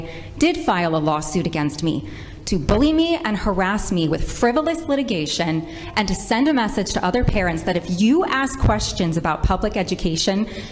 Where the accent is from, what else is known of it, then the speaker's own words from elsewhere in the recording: Rhode Island, United States; I am a mother from Rhode Island